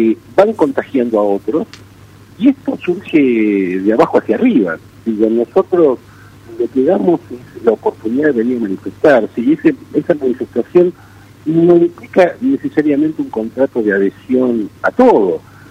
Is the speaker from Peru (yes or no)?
no; Argentina; Como ciudadano argentino, que vivo acá, que tengo a mis hijos acá, que tengo a mi familia acá